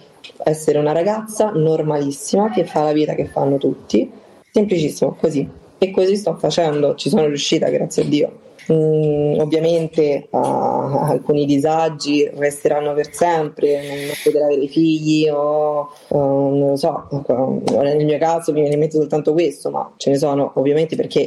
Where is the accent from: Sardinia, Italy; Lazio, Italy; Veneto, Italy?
Lazio, Italy; Rome; io sono di Roma quindi romana